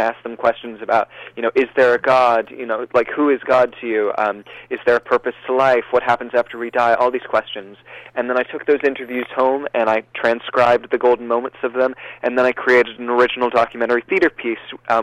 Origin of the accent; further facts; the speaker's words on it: Petaluma, California, United States; also born or lived in San Francisco; So I was raised in Petaluma, California. I was born in San Francisco